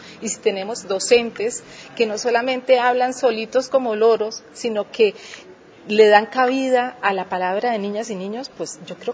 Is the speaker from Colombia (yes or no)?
yes; Colombia; Fíjense que nosotros estamos tratando como colombianos de construir ciudadanía